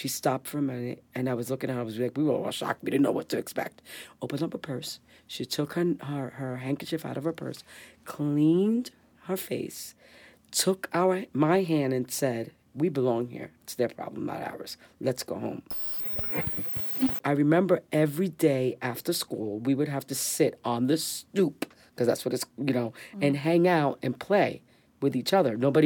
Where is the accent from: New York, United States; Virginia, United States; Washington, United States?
New York, United States; Brooklyn; I was born in East New York in the Brooklyn Jewish Hospital, and then was raised in Park Slope, Brooklyn, on 6th Street between 5th and 6th Avenue.